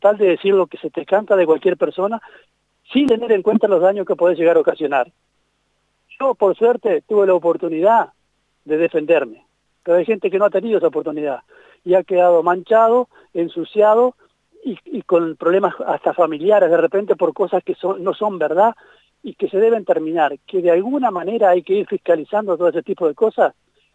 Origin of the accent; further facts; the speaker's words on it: Paso de los Toros, Tacuarembó, Uruguay; Yo soy de Paso los Toros, todo el mundo me conoce, nací y voy a morir acá y me siento orgulloso de ser isabelino.